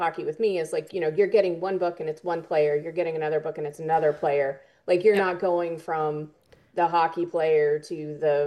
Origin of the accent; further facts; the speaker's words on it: Tennessee, United States; No, I'm from Tennessee, so